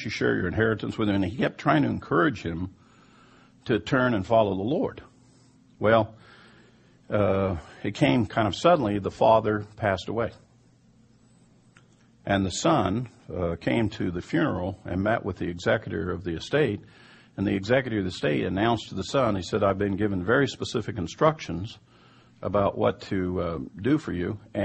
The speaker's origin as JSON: {"language": "English", "region": "Kansas", "country": "United States", "tie": "born or raised there", "said": "Growing up in Kansas, I didn't have any Hebrew heritage. We didn't go to synagogue. We were Americans."}